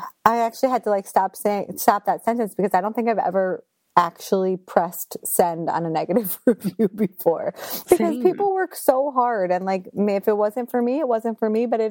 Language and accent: English; New Jersey, United States; I'm like, everybody knows I'm from New Jersey.